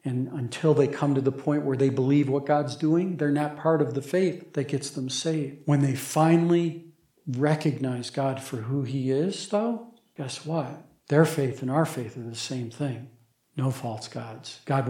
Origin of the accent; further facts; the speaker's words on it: Syracuse, New York, United States; the ship stops in my hometown for three days, because that's where I grew up, with Syracuse. Of course, the Syracuse I grew up in was landlocked, so it's probably not the same one.